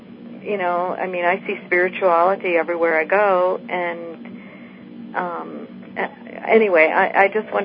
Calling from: Mariposa, California, United States; I'm calling from Mariposa, California.

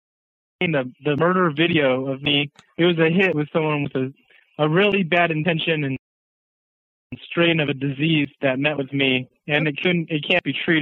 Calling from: Los Angeles, California, United States; I'm calling from Los Angeles and Pasadena.

